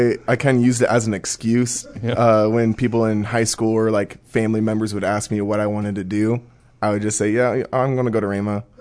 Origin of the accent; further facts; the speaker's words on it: South Dakota, United States; I'm from South Dakota, and my parents were actually graduates from 2006, and they pastor up on the reservation up in South Dakota.